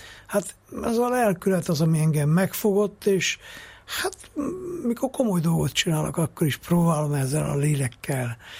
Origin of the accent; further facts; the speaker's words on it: Miercurea Ciuc, Harghita, Romania; mondjuk én Csíkszeredában nőttem fel, nagyon sokat jártam Csíksomjóra